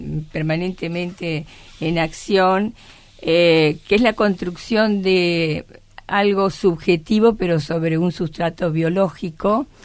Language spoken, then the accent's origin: Spanish; Argentina; como argentinos